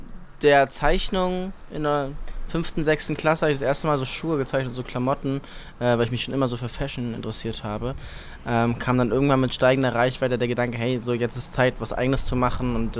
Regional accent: Berlin, Germany; ich komme aus Berlin, aber ich habe mich jetzt diese Woche fest dazu entschieden, nach Köln zu ziehen

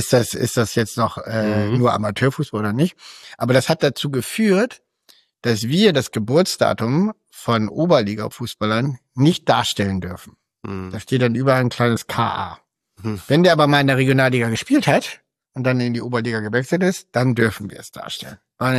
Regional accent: Kusel, Rhineland-Palatinate, Germany; Das weiß ich deshalb, weil ich bin auch aus Kusel.

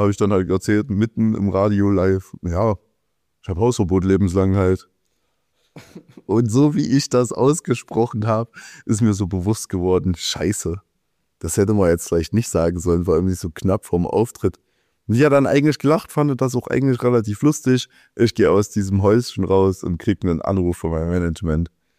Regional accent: Berlin, Germany; Ich rap einfach nur über meine Heimat so. Wie jeder Berliner, Alter.

